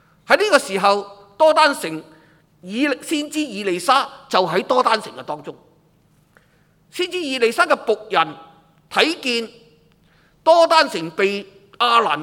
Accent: Hong Kong

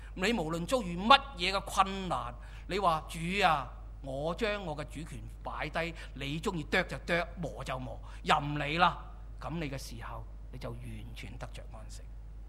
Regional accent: Hong Kong; 我们香港人说执输行头啊

